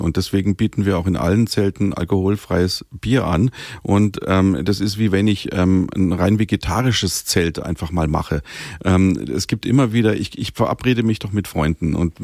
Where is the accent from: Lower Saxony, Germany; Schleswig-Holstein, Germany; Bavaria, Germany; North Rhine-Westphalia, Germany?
Bavaria, Germany; Munich; ich fühle mich da wirklich auch als Bayer, als Münchner